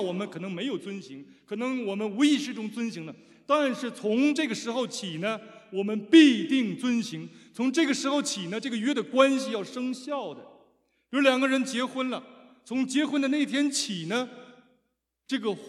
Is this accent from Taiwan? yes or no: no; China; 我们小的时候在中国的时候，大家知道签字每个人都有一个印啊